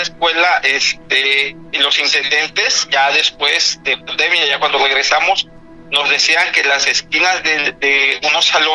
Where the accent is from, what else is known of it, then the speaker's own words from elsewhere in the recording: Tila, Chiapas, Mexico; Yo soy de Tila. En Tila celebran el Corpus Christi.